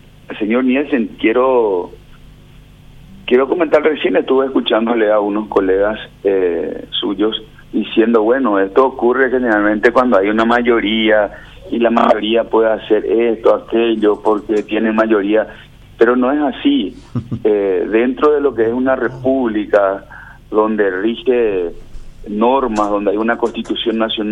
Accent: Paraguay; como diputado nacional, como ex miembro del Consejo, hoy ex, tengo que decir, y como paraguayo, promover la acción.

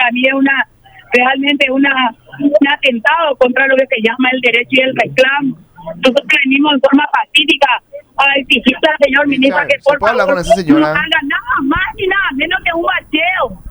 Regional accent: Paraguay; Somos paraguayos, así como vos.

